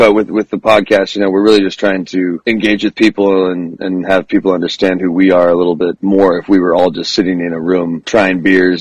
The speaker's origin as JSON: {"language": "English", "region": "California", "country": "United States", "said": "I love Southern rock, but people kind of get confused when we're from California, but we're playing Southern rock."}